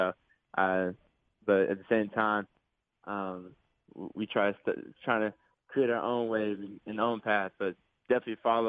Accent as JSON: {"language": "English", "region": "Oklahoma", "country": "United States", "tie": "born or raised there", "said": "Just from growing up in Oklahoma and going all the Thunder games growing up and just being a fan of Russell growing up as a kid"}